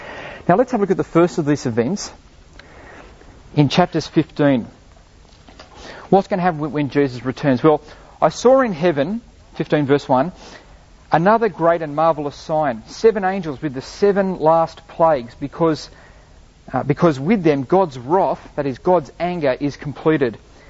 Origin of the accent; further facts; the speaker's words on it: New South Wales, Australia; I'm from New South Wales, got four goal posts.